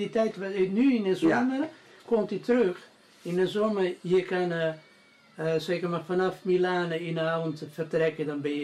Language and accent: Dutch; Milan, Lombardy, Italy; Dutch is a second language; also born or lived in Southern Italy; Ik ben oorspronkelijk geboren in Zuid-Italië.